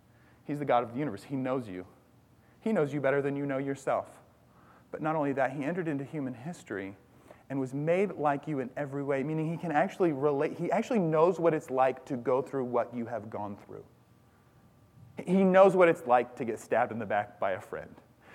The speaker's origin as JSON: {"language": "English", "town": "Bellingham", "region": "Washington", "country": "United States", "tie": "born or raised there", "said": "I grew up in Bellingham, Washington."}